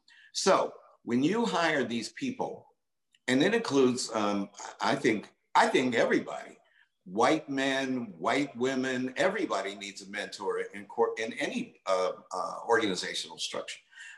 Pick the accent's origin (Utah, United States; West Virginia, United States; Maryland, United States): West Virginia, United States; And, you know, they don't like me because I'm from West Virginia.